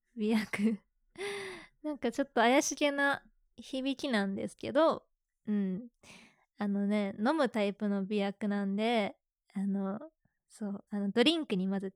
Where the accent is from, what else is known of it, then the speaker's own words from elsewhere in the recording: Kansai, Japan; accent: Kansai dialect; 関西人なので、基本は関西弁なんですけど